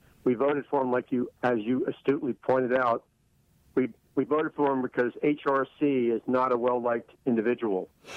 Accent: New Jersey, United States; I'm originally from New Jersey.

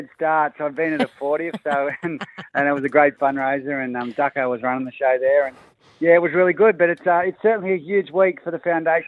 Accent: New South Wales, Australia; I grew up in the Hunter Valley

